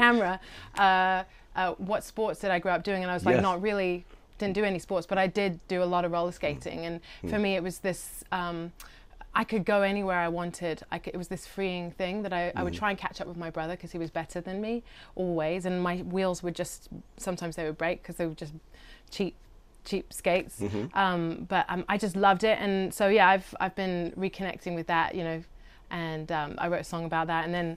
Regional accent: London, United Kingdom; I'm from London. My parents come from New Zealand. They immigrated to London

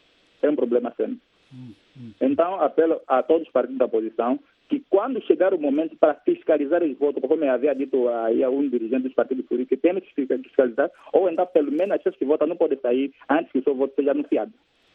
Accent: Angola; Eu fico triste como angolano que sou

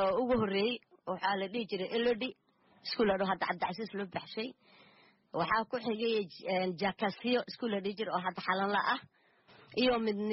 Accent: Jamaame, Lower Juba, Somalia; moved away as an adult; now in Kenya; Soomaaliya aan ku dhashay Soomaaliya aan soo bartay ku soo barbaaray kuna guursaday

